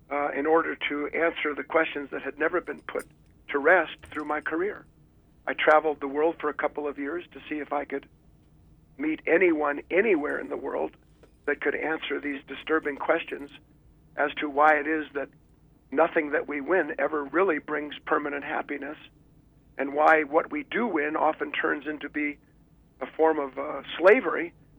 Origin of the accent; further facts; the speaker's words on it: Beverly Hills, California, United States; I was born and raised in Beverly Hills, the son of a man who became Time Magazine Man of the Year.